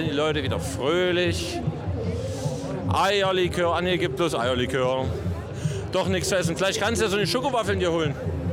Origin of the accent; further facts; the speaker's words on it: Cologne, North Rhine-Westphalia, Germany; Wir sind ja aus Köln.